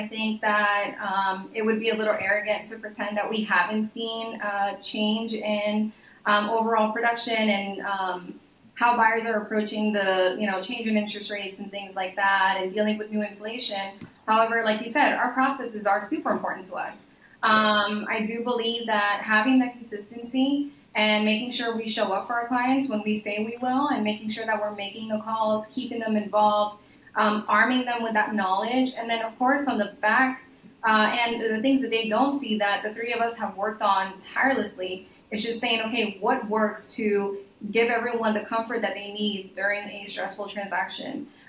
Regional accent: Miami, Florida, United States; now in Louisiana, United States; I grew up in Miami, and through I was married to someone in the military, ended up here

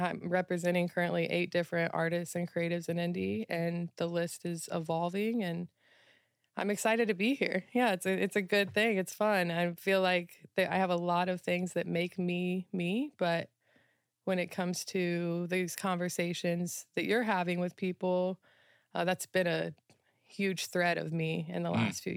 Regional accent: Indiana, United States; now in Los Angeles, United States; So born and raised in Indiana, moved in 2009 out to Los Angeles.

